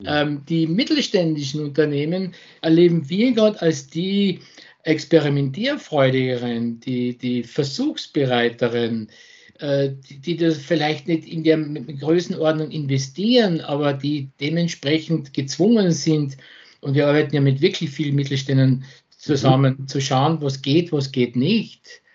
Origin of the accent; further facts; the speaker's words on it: England, United Kingdom; German is a second language; Als Engländerin, wir verwenden da oft gern das Wort Stretch